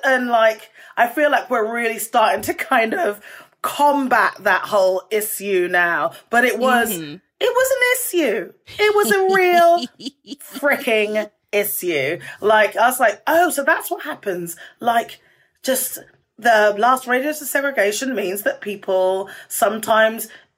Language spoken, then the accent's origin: English; United Kingdom; How do I absorb that as a Brit? You know, we're dreadful with compliments.